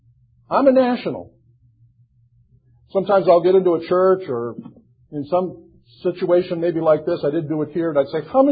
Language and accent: English; United States; Now, as an American, I can't go into Bhutan